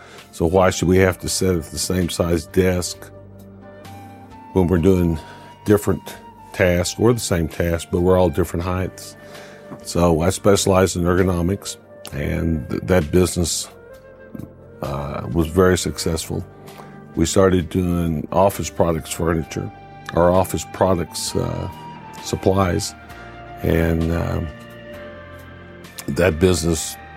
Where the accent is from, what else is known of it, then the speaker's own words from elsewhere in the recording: Oklahoma, United States; I grew up in Oklahoma, went to Oklahoma University on a football scholarship